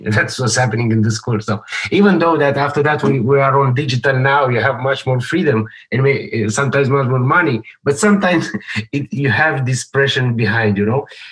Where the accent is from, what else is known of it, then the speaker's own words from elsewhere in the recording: Moldavia, Romania; English is a second language; because I was from that region. It's a part of Romania, which is Moldavia. It's in the eastern part of Romania.